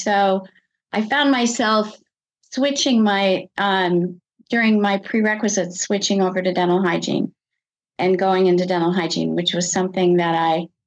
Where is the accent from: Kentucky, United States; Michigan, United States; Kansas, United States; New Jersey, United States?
Kansas, United States; Kansas City; I grew up in Kansas City, but I lived summers in Eau Claire, Wisconsin with my grandparents.